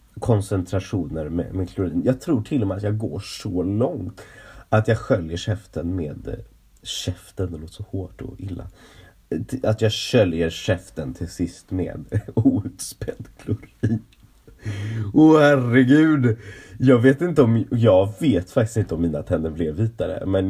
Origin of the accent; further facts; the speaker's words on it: Stockholm County, Sweden; jag pratar göteborgska nu, jag är inte från Göteborg, jag är från Roslagen.